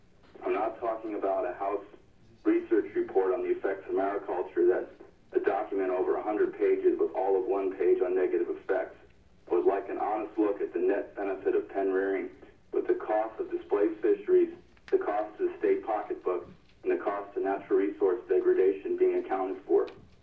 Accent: Petersburg, Alaska, United States; I'm a fisherman from Petersburg.

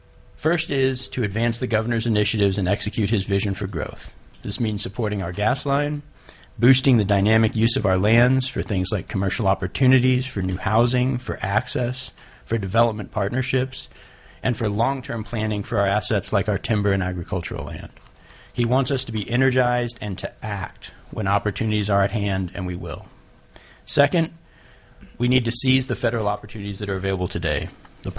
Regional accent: Anchorage, Alaska, United States; I grew up in Anchorage, Alaska. I've lived there almost all my life, aside from going outside for both college and law school

